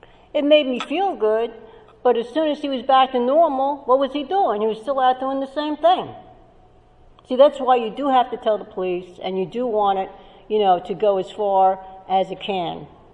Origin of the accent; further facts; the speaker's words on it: Phillipsburg, New Jersey, United States; Like on my street where I live, I'm from Phillipsburg, I know that there's two on my street, okay?